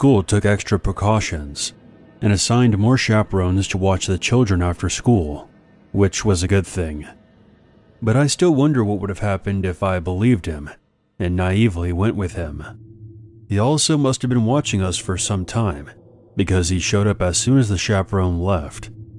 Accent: Russia; English is a second language; Before I begin, I'm from Russia. My English isn't that great, but I'll try my best.

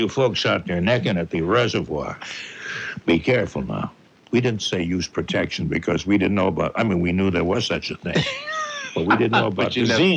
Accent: Everett, Massachusetts, United States; But I grew up in Everett, and we take what was called a blue bus service, bus lines.

